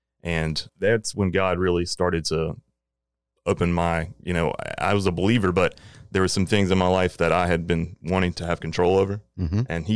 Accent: North Carolina, United States; So I am from Eastern North Carolina. I grew up in a rural small town.

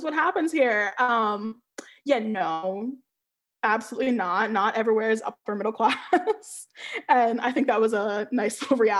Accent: Fairfax, Virginia, United States; So I guess growing up in Fairfax, you know, if I try to think back to it, I don't think I really knew that many biracial people.

